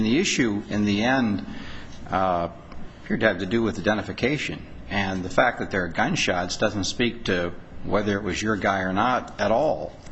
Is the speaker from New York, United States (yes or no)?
no; Hawaii, United States; I'm from Hawaii. I know that we're talking hostile environment here.